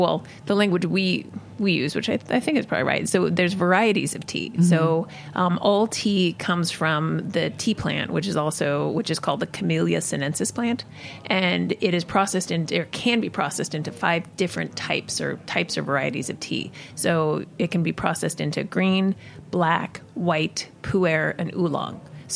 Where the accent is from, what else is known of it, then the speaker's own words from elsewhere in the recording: Rocky Mountains, United States; So, you know, I'm from the Rockies.